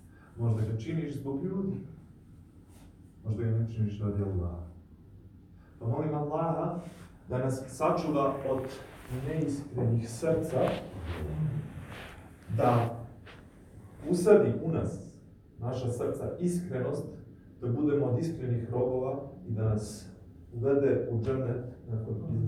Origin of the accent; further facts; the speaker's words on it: Bosnia & Herzegovina; Ali ako pogledamo puteve dole kod nas, u Bosni, ako bi svako učinio taj jedan sitni detalj, pa ne bi bilo prljavštine na putu